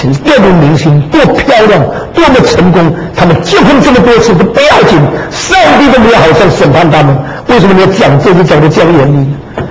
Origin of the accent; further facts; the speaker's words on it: United Kingdom; 我们英国人的有一句话